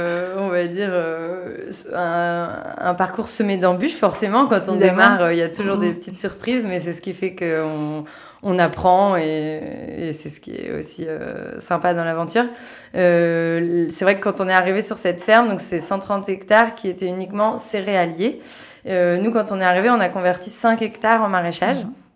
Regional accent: Centre-Val de Loire, France; Moi, je suis originaire d'Eure-et-Loire.

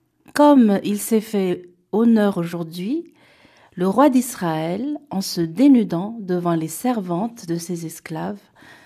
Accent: Madagascar; chez moi, à Madagascar

